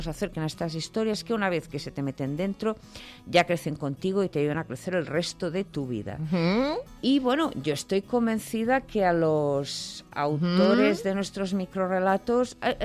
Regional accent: Catalonia, Spain; Mira, por ejemplo, yo ahora venía de mi tierra, en Cataluña.

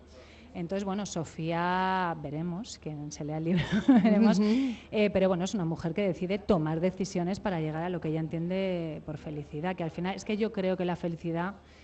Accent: Barcelona, Catalonia, Spain; yo soy de Barcelona

